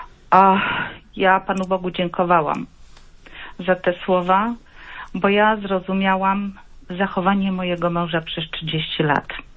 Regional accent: Sanok, Subcarpathian Voivodeship, Poland; ja jestem z Sanoka.

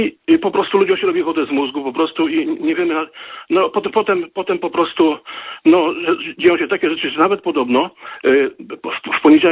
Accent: Pomeranian Voivodeship, Poland; Ja też jestem dumny, że jestem Kaszubą, że mieszkam na Kaszubach

